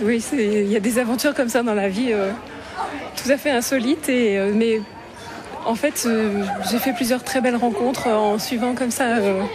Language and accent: French; Lyon, Auvergne-Rhône-Alpes, France; Je suis lyonnaise d'origine et je continue d'enseigner à Villeurbanne, qui est vraiment une commune qui touche Lyon. Effectivement, j'ai gardé mes attaches au Rhône.